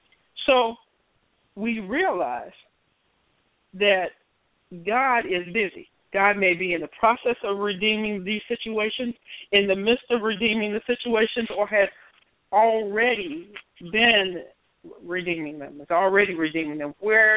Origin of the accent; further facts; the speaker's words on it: Oklahoma, United States; And in Oklahoma, my home state, local churches there have been receiving threats following the Charleston shooting